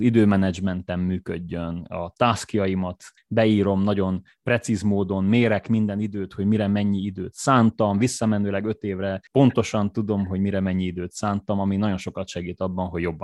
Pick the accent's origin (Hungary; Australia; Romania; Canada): Romania; Harghita; az a óriási szerencse ért, hogy egy olyan helyen nőttem fel, ahol tényleg közel volt a természet, volt egy nyári házunk, nagyon sok időt töltöttem ott, ez Gyergyószent Miklós mellett volt